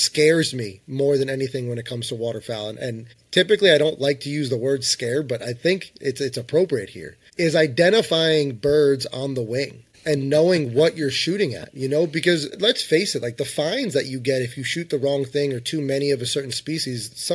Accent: New Jersey, United States; also born or lived in New Hampshire; now in Pennsylvania, United States; We're not from here. We're actually from northern Jersey. I've kind of been everywhere. We're from Jersey. I went to school in Pennsylvania. I lived in New Hampshire for a couple of years

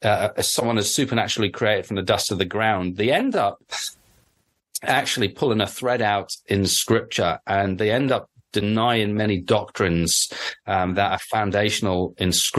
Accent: North East England, United Kingdom; also born or lived in London; As you can tell, my accent's sort of hard to guess sometimes. I grew up in the Northeast, and then my dad actually got a job as a pastor down in the South in London. So sometimes my accent varies between the North and the South

